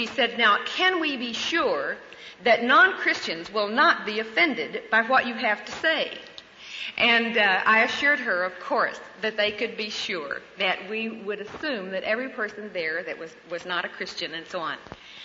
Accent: Coweta, Oklahoma, United States; both Bill and I grew up in Oklahoma in a little town called Coweta in the northeastern section.

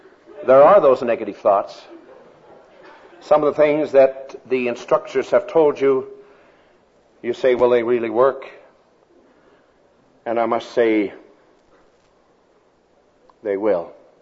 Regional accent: Pocatello, Idaho, United States; moved away as an adult; I've never gone to a graduating anniversary class since I left my hometown of Pocatello, Idaho. And when I left Pocatello, a soldier of the Salvation Army, and I left to go to the training school

